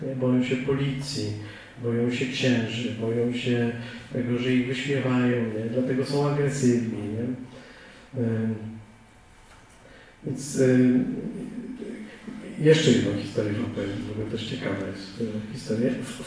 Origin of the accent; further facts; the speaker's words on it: Gdańsk, Pomeranian Voivodeship, Poland; tu jestem u brata, że w ogóle jestem z Gdańska